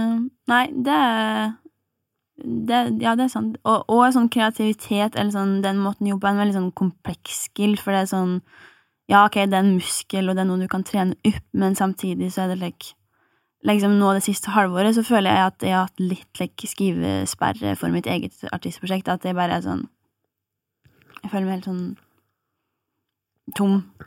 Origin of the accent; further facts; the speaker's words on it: Innlandet, Norway; now in Oslo, Norway; jeg kommer fra Gudbrandsdalen, jeg kjenner ingen her, folk synes at jeg prater rart